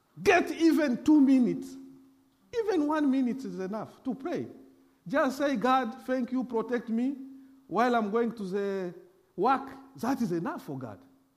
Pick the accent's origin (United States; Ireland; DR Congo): DR Congo; first language fr; English is a second language; Because English is my fifth language. I'm coming from French-speaking country. So French is my language.